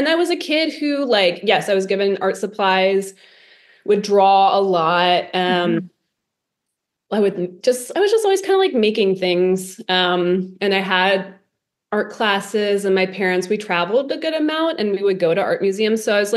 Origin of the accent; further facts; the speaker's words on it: Columbus, Ohio, United States; also born or lived in Chicago; So I'm very Midwestern. So I grew up in Columbus, and I've lived kind of generally in the Midwest with, living in Chicago 10 years